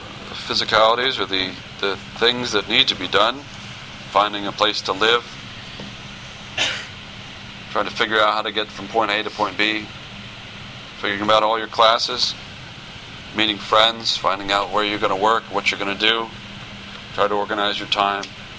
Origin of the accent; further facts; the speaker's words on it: Texas, United States; I was born and raised in Texas, but I did go back to graduate school in Texas, so that was a familiar surrounding.